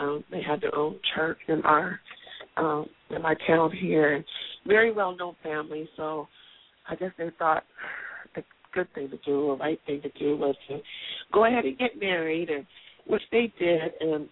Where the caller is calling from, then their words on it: Seattle, Washington, United States; I'm calling from Seattle, Washington.